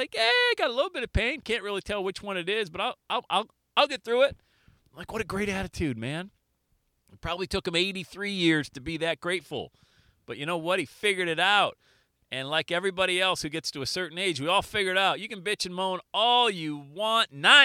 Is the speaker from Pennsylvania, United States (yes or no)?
yes; Bradford, Pennsylvania, United States; Where I grew up in Bradford, PA, yes, it snowed on Mother's Day.